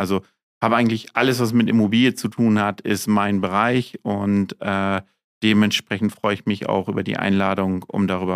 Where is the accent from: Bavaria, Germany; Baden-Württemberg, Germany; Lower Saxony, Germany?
Lower Saxony, Germany; Aurich; born there; moved away as an adult; also born or lived in Oldenburg; Bin gebürtiger Auricher, dann aber 2005 nach Oldenburg gewechselt, 20 Jahre bei der LZO dort gearbeitet, zuletzt in der Innenstadt.